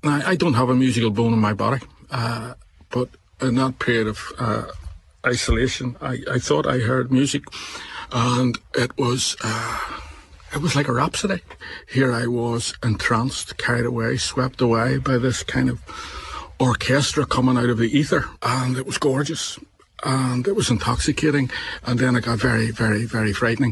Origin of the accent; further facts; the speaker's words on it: Ireland; I'm Irish, so I have an Irish passport.